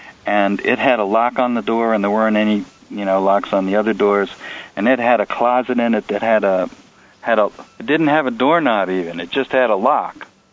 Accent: Brooklyn, New York, United States; I'm from Brooklyn, and it had an edge to me that got smoothed out in the rock tumbler.

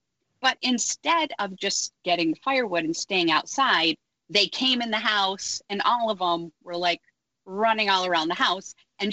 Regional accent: Grand Blanc, Michigan, United States; a football player from a high school near where we grew up in Grand Blanc, Michigan, outside Flint.

